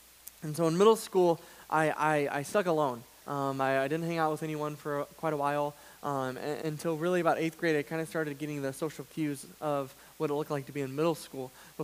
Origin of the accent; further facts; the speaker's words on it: Missouri, United States; I grew up in Missouri, and so the sport of the state in Missouri is baseball.